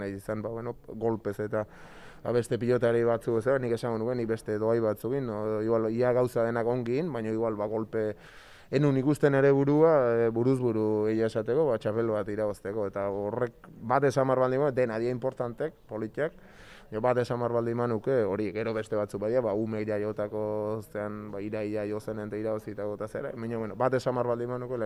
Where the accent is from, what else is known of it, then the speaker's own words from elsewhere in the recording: Goizueta, Navarre, Spain; Ni tiki itetik beti goizuteko frontoian ibilita, eta bueno, zeo ze beresia, nire herria gainera